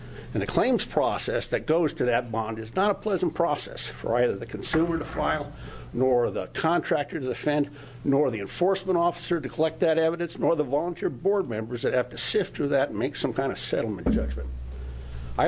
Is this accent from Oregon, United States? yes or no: yes; Gales Creek, Oregon, United States; I'm from Gales Creek, Oregon